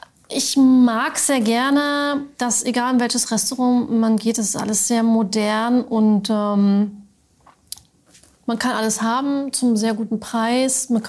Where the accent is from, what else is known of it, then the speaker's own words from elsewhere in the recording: Berlin, Germany; Oft erst das mal als Berliner, sage ich jetzt mal, Probleme haben mit Veränderung